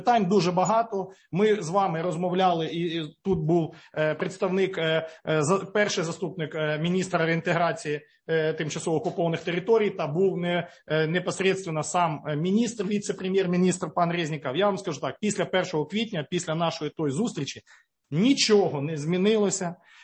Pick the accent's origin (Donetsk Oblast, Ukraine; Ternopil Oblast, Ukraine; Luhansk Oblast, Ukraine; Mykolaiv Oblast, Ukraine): Luhansk Oblast, Ukraine; хоча сам я з Луганської області.